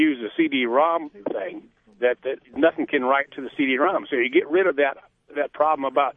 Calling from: Rochester, United States; Rochester.

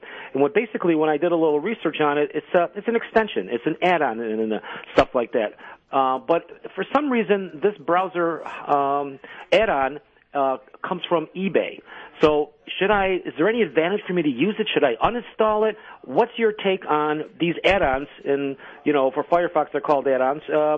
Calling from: Rochester, New York, United States; The city of Rochester, New York.

